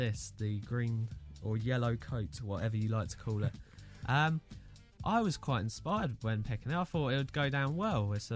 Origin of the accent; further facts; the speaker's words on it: Newmarket, East of England, United Kingdom; I'm from Newmarket. I'm studying here.